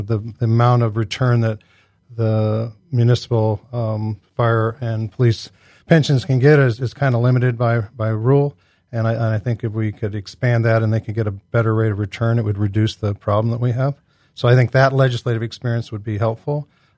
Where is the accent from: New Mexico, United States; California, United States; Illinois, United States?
Illinois, United States; Galesburg; and the Galesburg Public Schools Foundation, and this is just one additional way to you know, serve my hometown.